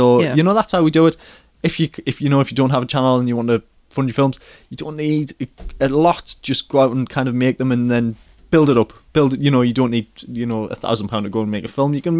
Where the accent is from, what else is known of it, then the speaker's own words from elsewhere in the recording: England, United Kingdom; Yeah, we are English, by the way, and England got knocked out of the World Cup.